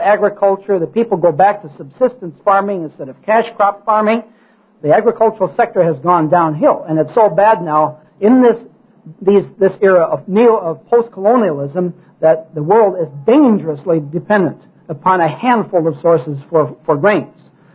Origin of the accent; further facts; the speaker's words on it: California, United States; still buy California wines. They're pretty good. I don't care for New York State wines, except the champagnes are pretty good. So I stick with my home state.